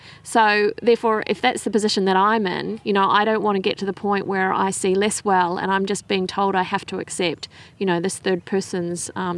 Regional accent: New Zealand; now in Australia; I'm originally from New Zealand, but I live in Australia now. And I'm an artist.

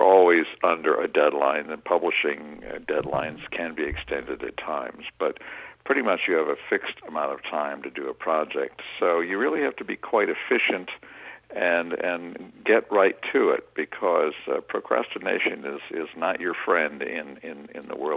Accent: Illinois, United States; also born or lived in Kansas City; And I came from the Midwest. I'm from Illinois originally, but I also worked in Kansas City for a few years.

